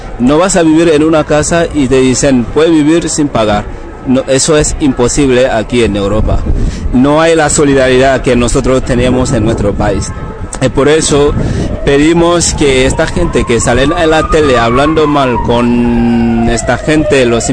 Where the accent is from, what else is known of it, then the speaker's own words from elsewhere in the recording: Senegal; Spanish is a second language; now in Spain; Yo soy de Senegal.